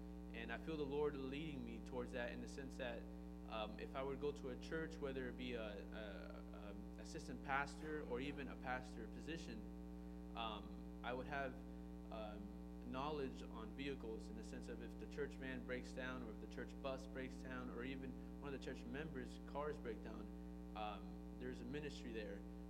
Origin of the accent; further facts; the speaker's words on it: Miami, Florida, United States; I was born and raised in Miami, Florida. So the question always pops up, are you Hispanic? Are you speak Spanish? I am. I'm 100% Cuban. My parents were born in Cuba.